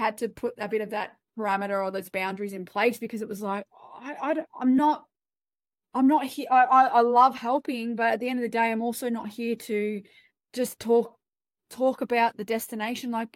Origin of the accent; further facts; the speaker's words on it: Australia; accent: Australian; I talk quite fast and I'm very Aussie when I want to be.